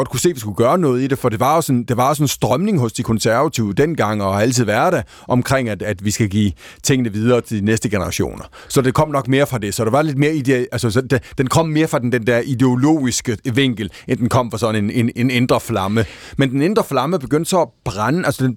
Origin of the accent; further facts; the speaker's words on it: Haderslev, Region of Southern Denmark, Denmark; now in Copenhagen, Denmark; deres regionskontor i Haderslev, der hvor jeg kommer fra nede i Sønderjylland